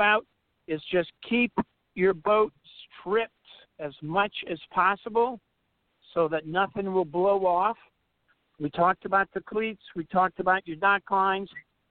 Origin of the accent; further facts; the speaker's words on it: New Orleans, Louisiana, United States; Now, we're originally from New Orleans. Everybody's heard about Katrina.